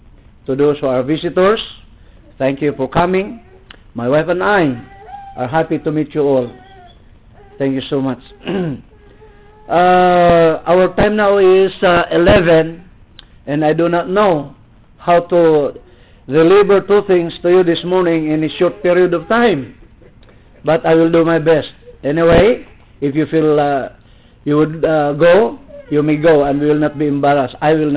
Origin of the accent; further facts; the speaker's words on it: Philippines; please remember that we came from the Philippines. We are Filipinos. We did not come from Philippines. We are not Philippians.